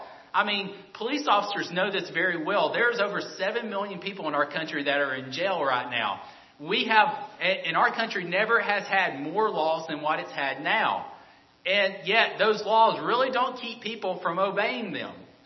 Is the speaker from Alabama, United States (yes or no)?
yes; Alabama, United States; I'm from Alabama, if you can't tell by my accent.